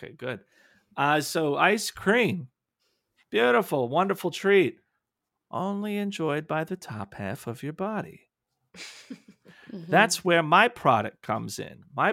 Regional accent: New Jersey, United States; Oh, I'm so sorry. I grew up in New Jersey.

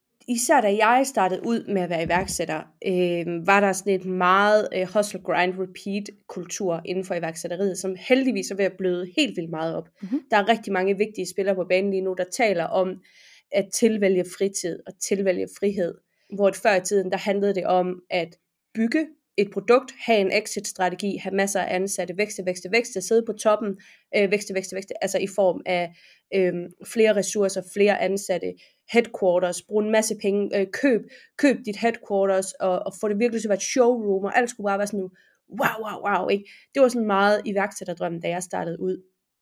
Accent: Horsens, Central Denmark Region, Denmark; Og så 3 dage efter flyttede jeg fra Aalborg til Horsens hjem igen

